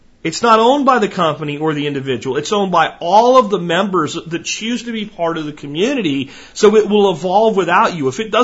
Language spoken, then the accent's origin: English; Pottsville, Pennsylvania, United States; If we go to my little town that I grew up in Pennsylvania, Pottsville was part of it. But where my grandparents were is really where I spent more time, in Minersville.